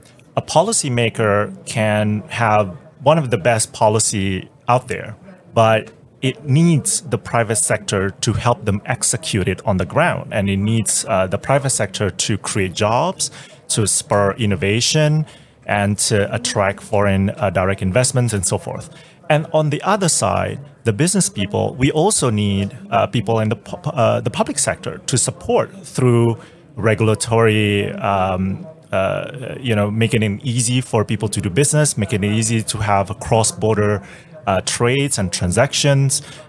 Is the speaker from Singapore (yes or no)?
yes; Singapore; Singapore.